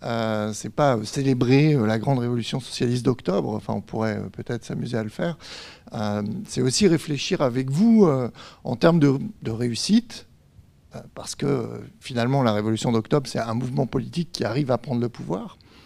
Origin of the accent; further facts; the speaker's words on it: France; Ce qui veut dire que chez nous en France, c'est 13 jours plus tard.